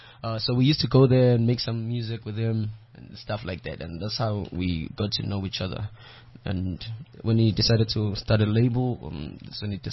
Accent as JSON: {"language": "English", "town": "Springs", "region": "Gauteng", "country": "South Africa", "tie": "born or raised there", "said": "I was born and raised in Springs. So I used to live in Springs"}